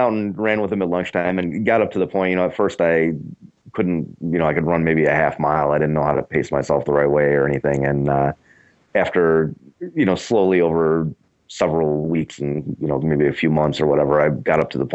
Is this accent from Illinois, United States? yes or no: yes; Chicago, Illinois, United States; I have a bunch of friends who live in Nashville and I'm from Chicago.